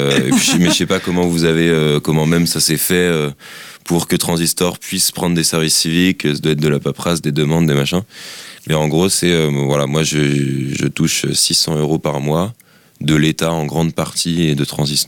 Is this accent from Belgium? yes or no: no; Paris, Île-de-France, France; Non, moi je suis parisien.